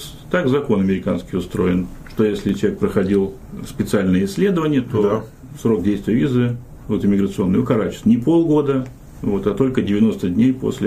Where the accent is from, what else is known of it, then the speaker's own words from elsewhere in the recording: Moscow, Russia; moved away as an adult; now in United States; Я приехал в Соединенные Штаты из Москвы.